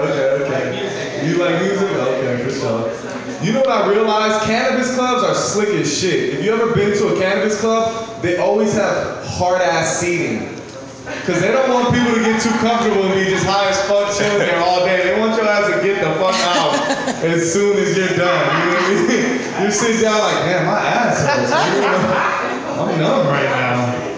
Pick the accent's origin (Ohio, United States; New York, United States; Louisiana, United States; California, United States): California, United States; San Francisco; I'm born and raised here. in Frisco.